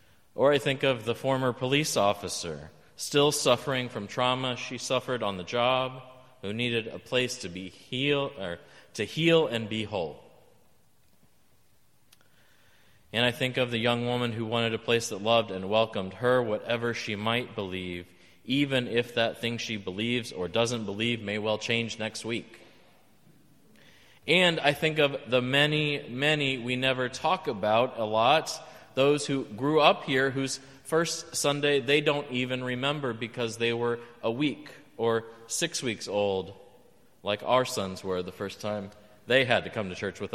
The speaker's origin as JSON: {"language": "English", "region": "Texas", "country": "United States", "said": "I had returned to my home state after a 2-year absence"}